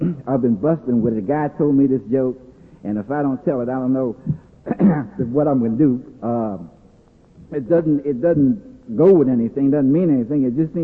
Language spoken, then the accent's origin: English; New York, United States; So when I grew up in Spanish Harlem, I didn't have a lot of the things that we learn here